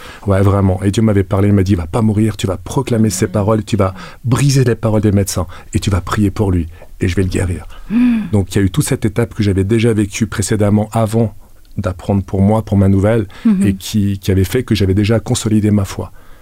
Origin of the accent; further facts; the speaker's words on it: Valais, Switzerland; now in Geneva, Switzerland; j'ai 51 ans. En fait, je suis valaisan. Ça fait à peu près 29 ans que j'habite Genève.